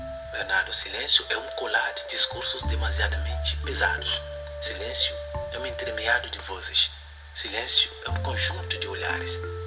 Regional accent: Gomorokura, north, Côte d’Ivoire; Eu sou de Gomorokura, é uma vila situada no norte da Costa do Marfim, que recentemente se tornou subprefeitura.

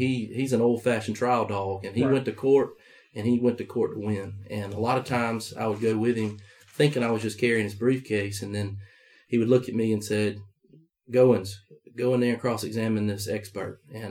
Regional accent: Union, South Carolina, United States; I'm from Union, South Carolina, the unincorporated part of Union, known as Santuck.

